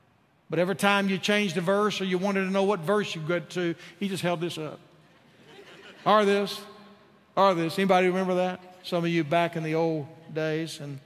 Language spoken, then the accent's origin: English; Texas, United States; takes me back to my days in a little church where I grew up in Texas.